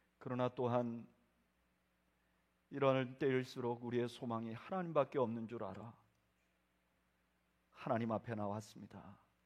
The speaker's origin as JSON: {"language": "Korean", "country": "South Korea", "lives_now": "United States", "said": "요즘에 저희는 한국인으로 태어나고 살아간다는 것이 매우 자랑스러운 그런 시기를 살고 있습니다."}